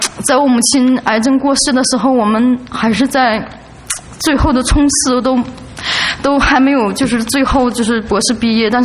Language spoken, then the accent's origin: Chinese; Liaoning, China; moved away as an adult; now in Fort Lee, United States; 我来自大陆辽宁省靠近内蒙古的一个辽西小镇。今年三月份同我先生还有两岁的儿子一起来美国。我们现在住在 Fort Lee。